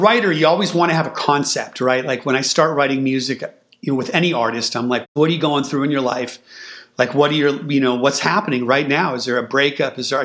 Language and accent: English; California, United States; growing up in the Bay Area, when I first heard